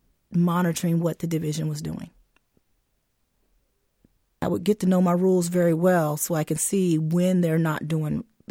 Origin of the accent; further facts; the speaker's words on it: West Virginia, United States; Well, because I'm from West Virginia and I came here after I got out the military, I wasn't familiar with the history.